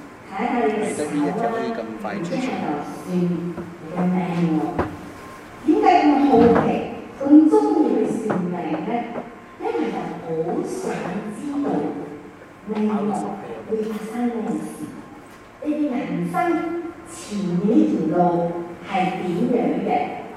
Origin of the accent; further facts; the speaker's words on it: Malaysia; 我喺馬來西亞長大嘅，喺嗰度長大。